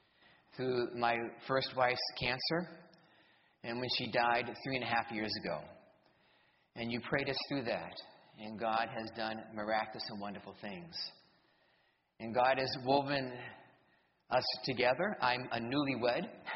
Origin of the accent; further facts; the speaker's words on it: New Hampshire, United States; I'm from New Hampshire. So we have a cross-cultural marriage.